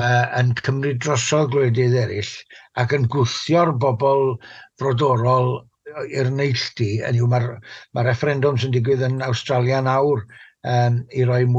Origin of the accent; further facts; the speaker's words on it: Wales, United Kingdom; ydy yn uchelgais i, fel Cymro